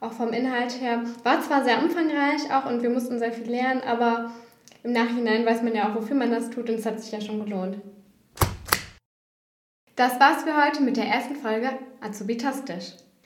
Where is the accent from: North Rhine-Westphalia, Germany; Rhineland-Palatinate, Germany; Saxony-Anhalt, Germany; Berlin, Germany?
North Rhine-Westphalia, Germany; Attendorn; Und dann habe ich mal hier in Attendorn nachgefragt, weil ich auch gebürtig aus Attendorn komme.